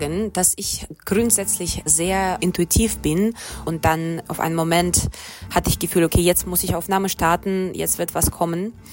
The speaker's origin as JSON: {"language": "German", "town": "Taganrog", "region": "Rostov Oblast", "country": "Russia", "tie": "born or raised there", "said": "ganz jung war und in Taganrog, meine Heimatstadt, Musikschule ging"}